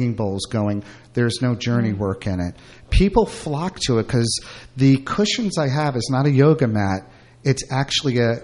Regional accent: Cokesbury, New Jersey, United States; born or raised there; also born or lived in Brooklyn

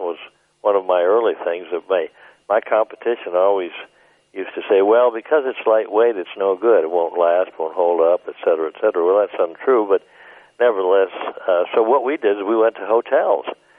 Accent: Duluth, Minnesota, United States; born there; Yeah, I was born in Duluth.

